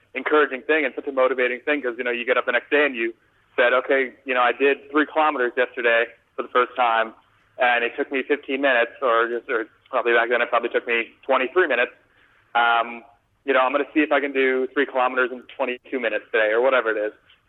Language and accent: English; Chicago, Illinois, United States; one of the biggest asthma attacks I've ever had was doing the mile run in school growing up in Chicago